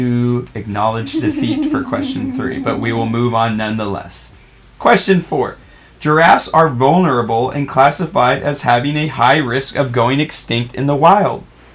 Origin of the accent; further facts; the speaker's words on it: Oregon, United States; I grew up in Oregon. I've lived other places.